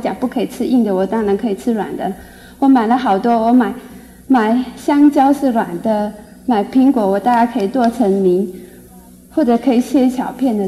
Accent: China; 我们中国人很有义气的，希望不要接受人家太多恩惠

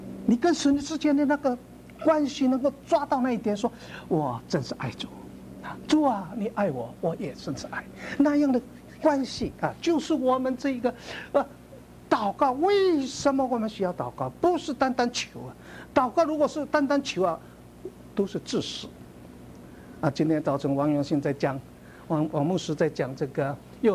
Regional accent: Fujian, China; 我是福建人啊，福建人我们叫父亲叫什么呢？不是像北方叫爹啊娘啊，我们叫什么？叫阿爸、阿母。

